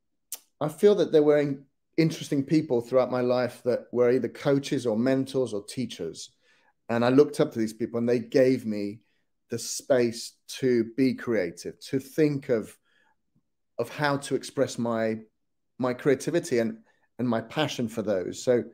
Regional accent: Lima, Peru; also born or lived in Leicester / Leeds; now in London, United Kingdom; a background of growing up in Lima and then moving to Leicester in the mid-80s because the challenges in Lima through terrorism, through racism, through inequality, took me to Leicester, studying in Leeds and then moving to London.

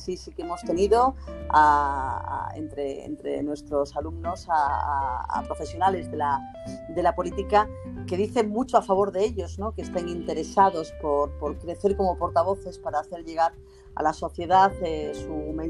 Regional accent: Ceuta, Spain; subrayar que soy de Ceuta, pues aprovecho para decir que es una ciudad maravillosa que merece la pena conocer

